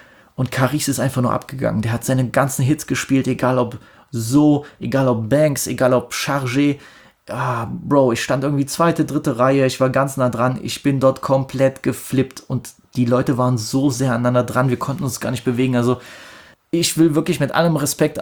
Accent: Germany; hallo, ich komme aus Deutschland, und ich hätte sagen können, ich bin extra aus Deutschland gekommen

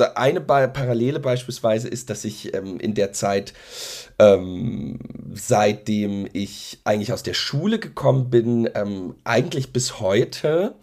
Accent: Dresden, Saxony, Germany; born there

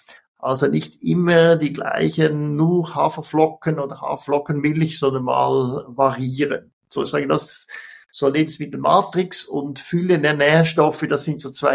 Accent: Switzerland; was als Schweizer schwer zu verstehen ist

